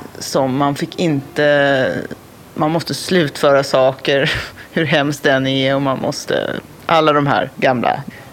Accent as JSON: {"language": "Swedish", "town": "Stockholm", "region": "Stockholm County", "country": "Sweden", "tie": "born or raised there", "said": "Jag växte upp i Tensta, en förort till Stockholm. I ett radhusområde där. Ett radhus som min pappa hade byggt själv."}